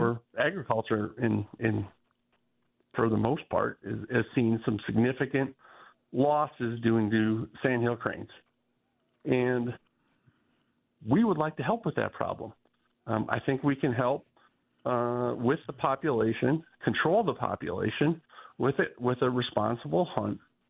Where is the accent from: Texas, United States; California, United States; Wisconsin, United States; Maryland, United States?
Wisconsin, United States; Green Lake; I grew up in Green Lake, Wisconsin, and I remember our biology teacher.